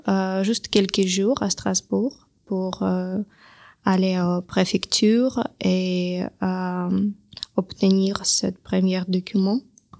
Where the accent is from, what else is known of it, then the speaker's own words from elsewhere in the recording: Dnipro, Dnipropetrovsk Oblast, Ukraine; moved away as an adult; now in Pernay, France; Je viens d'Ukraine, de la ville de Dnipro. J'ai 34 ans.